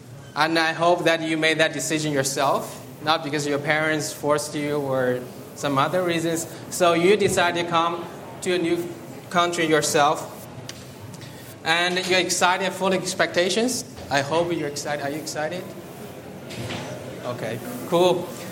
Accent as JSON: {"language": "English", "country": "China", "second_language": "English", "moved": "as an adult", "lives_now": "Finland", "said": "I'm from China. I've lived in Finland for more than 8 years now."}